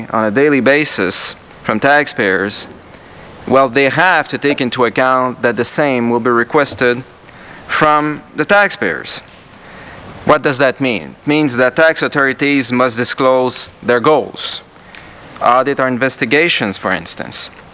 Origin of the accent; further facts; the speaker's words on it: Canada; the piece of information does not come from Canada, my home country